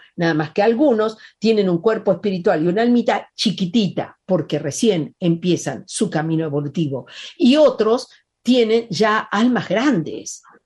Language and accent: Spanish; Argentina; lo digo yo, como argentina, que decimos lo de que no nos da el cuero.